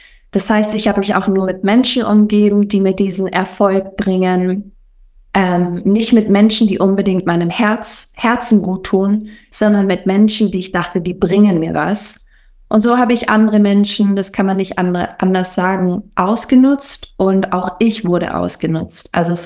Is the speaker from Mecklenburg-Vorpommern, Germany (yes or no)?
no; Sigmaringen, Baden-Württemberg, Germany; Ich bin aufgewachsen im Süden von Deutschland, in einem kleinen Städtchen, das nennt sich Sigmaringen, und das war voll schön.